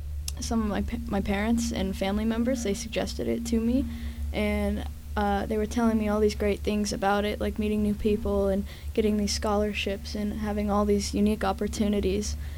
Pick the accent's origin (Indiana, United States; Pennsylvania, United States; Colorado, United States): Colorado, United States; Aspen; I'm from Aspen, Colorado.